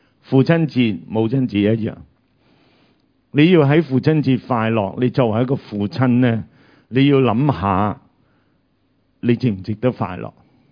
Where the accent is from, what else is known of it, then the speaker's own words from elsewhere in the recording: China; 我哋中國人有句話叫長兄作父。